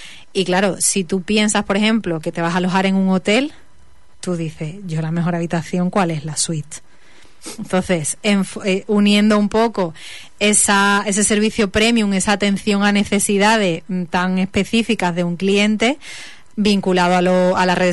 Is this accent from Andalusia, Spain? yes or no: yes; Huelva, Andalusia, Spain; en el que empecé a estudiar que a Huelva no volvía. O sea, pero básicamente no porque no me gustase mi tierra, porque evidentemente me gustaba tanto que he vuelto